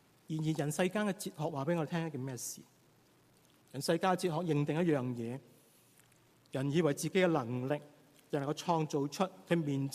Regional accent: China; 我们中国人很明白这种道理

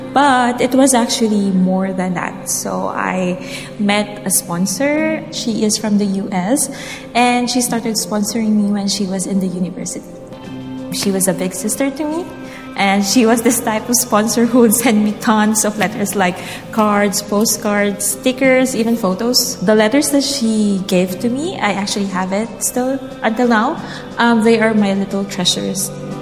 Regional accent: Baguio, Cordillera Administrative Region, Philippines; I grew up in Baguio City, Philippines.

